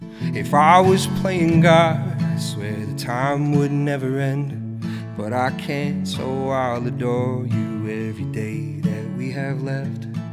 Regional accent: Quebec, Canada; accent: Québécois; moved away; Avec mon accent québécois. Est-ce que c'est un accent québécois?

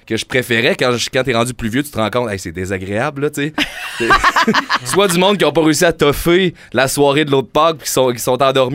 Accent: Quebec City, Quebec, Canada; Ben, du temps, moi, je viens de Québec

